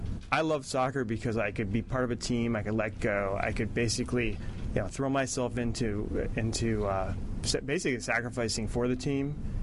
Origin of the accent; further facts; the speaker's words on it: Washington, District of Columbia, United States; Washington, D.C.